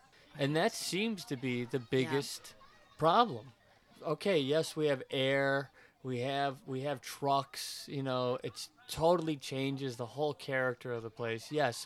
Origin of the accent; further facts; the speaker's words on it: Kenosha, Wisconsin, United States; I grew up in Wisconsin, in a small town, Kenosha, Wisconsin, which was on Lake Michigan.